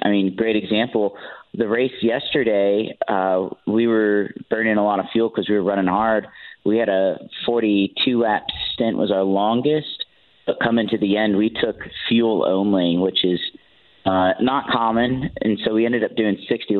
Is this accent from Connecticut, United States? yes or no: yes; Woodbury, Connecticut, United States; So I grew up in Woodbury. So Lime Rock was only a 35-minute drive.